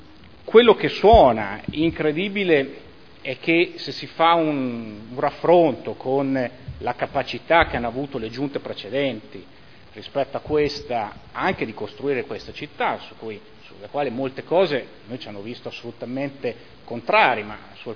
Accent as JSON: {"language": "Italian", "town": "Modena", "region": "Emilia-Romagna", "country": "Italy", "said": "quello che io mi auguro da modenese, prima ancora che da esponente di opposizione"}